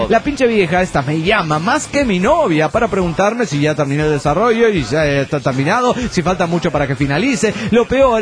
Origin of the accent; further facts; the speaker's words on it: Argentina; de Argentina.